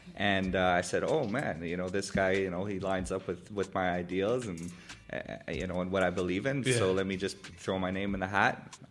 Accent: Montreal, Quebec, Canada; So growing up in Côte des Neiges was great

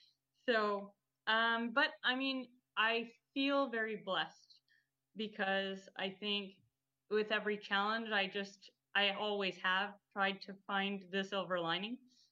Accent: Pierrefonds, Quebec, Canada; I grew up in Pierrefonds.

